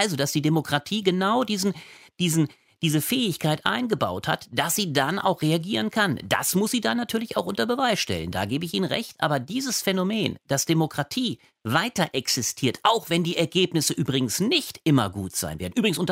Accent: Ingelheim, Rhineland-Palatinate, Germany; Bin nämlich selber aus Rheinland-Pfalz, aus Ingelheim.

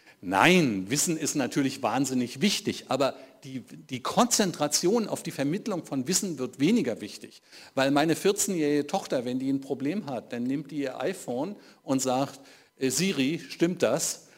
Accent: Berlin, Germany; Ich bin Berliner, ich habe 1989 den Fall der Berliner Mauer erlebt.

